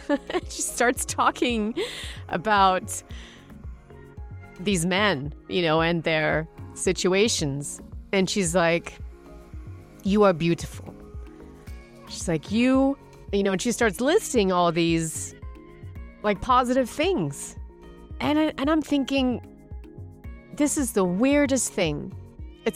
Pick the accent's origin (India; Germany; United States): Germany; moved away; I've been living here for 30 years, but I grew up in Germany, you know.